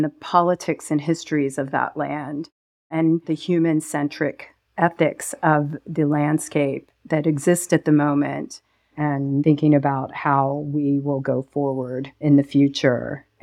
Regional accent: Lancaster, Pennsylvania, United States; What shaped what I do is growing up in Lancaster County, Pennsylvania, my parents were immigrants from Greece, and Lancaster was filled with these factories, and my parents worked in those factories, and we lived in the city of Lancaster

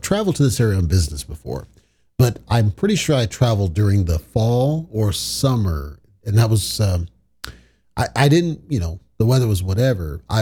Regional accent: Texas, United States; also born or lived in Colorado; We grew up in Texas at a young age.

